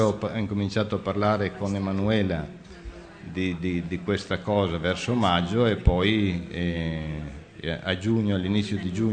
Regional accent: Friuli-Venezia Giulia, Italy; E io sono friulano di origine, perciò per me il focolare ha un significato particolare.

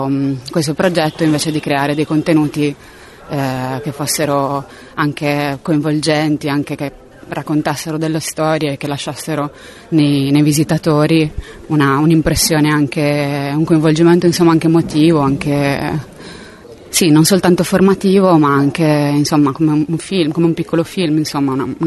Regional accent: Sardinia, Italy; io sono sarda, nata e cresciuta qui, poi sono andata fuori a studiare

